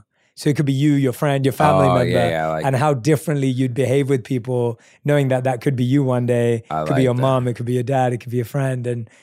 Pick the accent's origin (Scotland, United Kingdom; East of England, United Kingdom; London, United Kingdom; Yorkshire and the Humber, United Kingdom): London, United Kingdom; Like growing up in London too, like you start drinking very early.